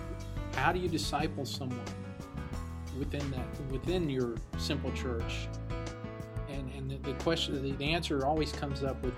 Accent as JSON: {"language": "English", "town": "Louisville", "region": "Kentucky", "country": "United States", "said": "from Louisville, Kentucky"}